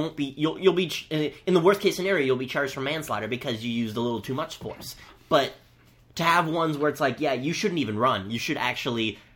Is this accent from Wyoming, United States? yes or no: no; Virginia, United States; My thing, and, you know, I grew up in Virginia. I understand the importance of the Second Amendment